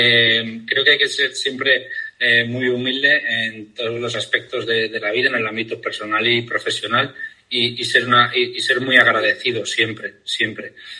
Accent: Pamplona, Navarre, Spain; Soy una persona... sido aquí, soy de Pamplona

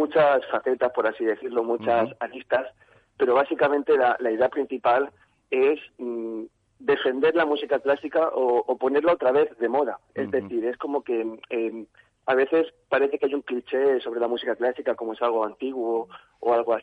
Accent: Benidorm, Valencian Community, Spain; A ver, nosotros también somos de pueblo. Bueno, somos de Benidorm.

